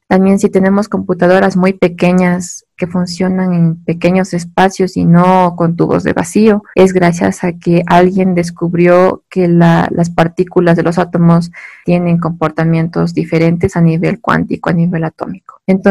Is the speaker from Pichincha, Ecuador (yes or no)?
no; Latacunga, Cotopaxi, Ecuador; desde que me fui a la universidad de Yachay, yo soy de La Tacunga, irme a Urcuquí significó un gran cambio tanto para mí como para ellos.